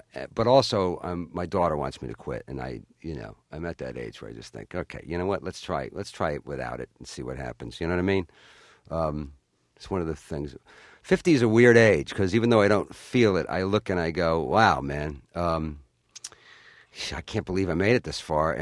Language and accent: English; Ireland; But then again, I'm Irish, so you never know.